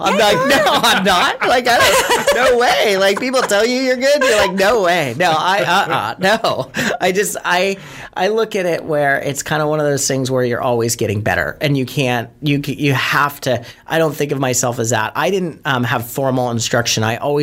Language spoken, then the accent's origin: English; Ireland; So when I was 30 years old, it was St. Patrick's Day. I'm Irish.